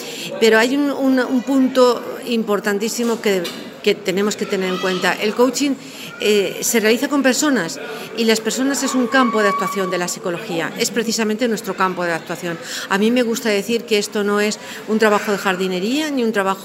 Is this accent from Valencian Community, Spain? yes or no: no; Madrid, Community of Madrid, Spain; Soy española, soy de Madrid y soy una psicóloga doctorada en psicología organizacional